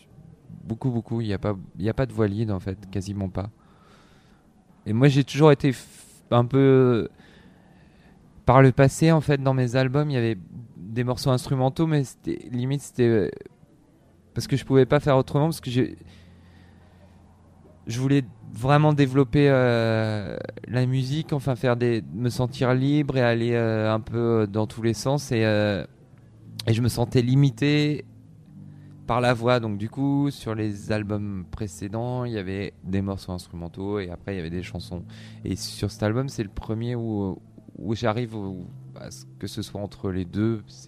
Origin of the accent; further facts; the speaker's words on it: Brittany, France; Je suis breton donc aussi